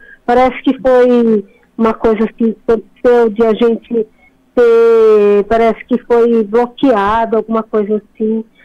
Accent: Jundiaí, São Paulo, Brazil; Eu sou de Jundiaí.

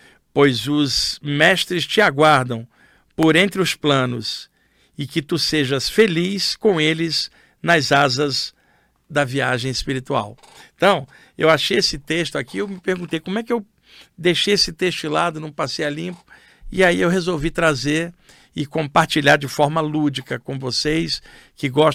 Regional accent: Rio de Janeiro, Brazil; Tinha uma expressão que era usada no Rio de Janeiro, onde eu cresci

